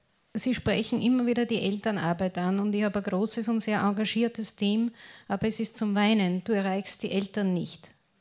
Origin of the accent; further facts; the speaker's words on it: Burgenland, Austria; ich komme aus dem Südburgenland